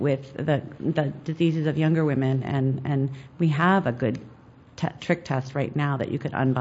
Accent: Cincinnati, Ohio, United States; I'm from Cincinnati.

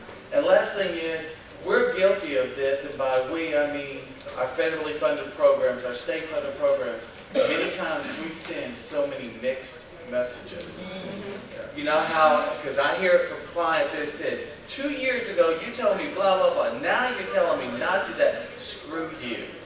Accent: Alabama, United States; I'm from Alabama, and I've been doing training for 26 years.

